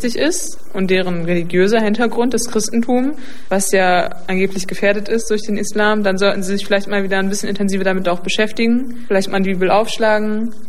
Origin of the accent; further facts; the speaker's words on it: Germany; Ich sehe mich als Deutsche und als Muslimin und ich sehe das auch in meinem Umfeld viel. Und meine Sprache ist deutsch, meine Schulbildung ist deutsch, meine Freunde sind deutsch, meine Sozialisation. Alles ist also an mir so viel Deutsches. Mein Vater kommt aus Tunesien.